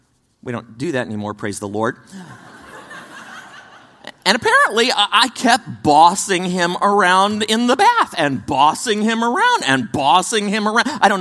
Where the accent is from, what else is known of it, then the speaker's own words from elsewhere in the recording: Texas, United States; I grew up in Texas. I'm the oldest of 4 kids.